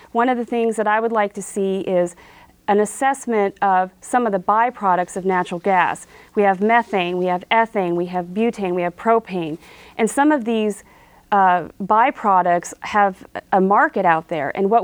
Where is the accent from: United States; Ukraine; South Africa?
United States; Alaska; I was born and raised in Alaska, and I've spent 42 years here, and I'm looking forward to spending the rest of my life here in this beautiful state.